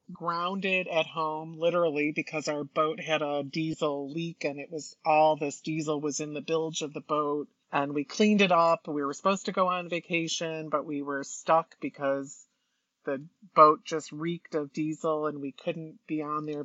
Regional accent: Michigan, United States; We're from Michigan, so we spent a lot of time on the sailboat in the summer, and I loved it.

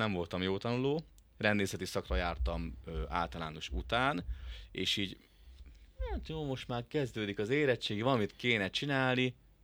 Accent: Keszthely, Zala, Hungary; Keszthely.

